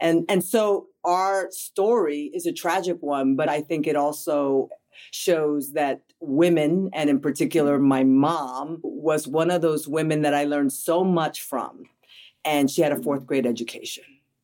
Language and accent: English; Union City, New Jersey, United States; So my mom and dad were together. They met. It was one of those whirlwind romances. My dad's Mexican. My mom's Cuban.